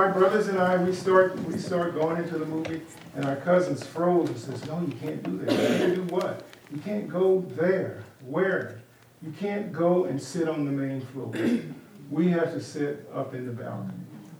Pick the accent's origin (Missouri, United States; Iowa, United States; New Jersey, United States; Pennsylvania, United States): Missouri, United States; Kansas City; I grew up in Kansas City, and there was a park called Swope Park, and the park years ago was segregated.